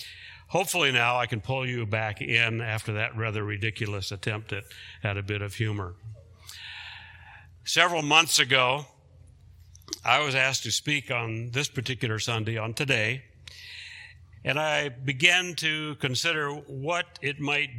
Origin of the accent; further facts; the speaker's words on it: the South, United States; some of you know that I come from the South